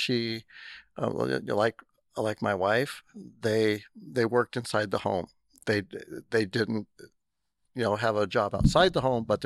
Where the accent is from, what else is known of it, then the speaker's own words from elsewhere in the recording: Astoria, Oregon, United States; I actually grew up here in Astoria, born and raised here in Astoria. I was born in 1965